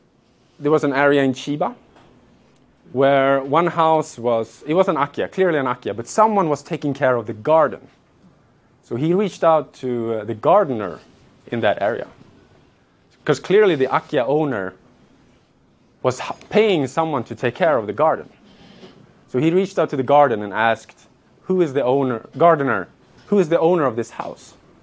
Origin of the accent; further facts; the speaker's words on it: Stockholm, Stockholm County, Sweden; I'm from Stockholm and I would never buy a house in a different city in Stockholm, in Sweden, that I've never been to.